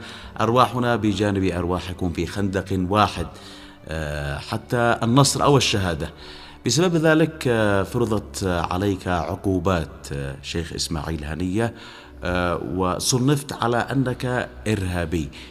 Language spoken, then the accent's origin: Arabic; Yemen; وهذا واجبنا نحن كشعب يمني مقاوم ضد الاحتلال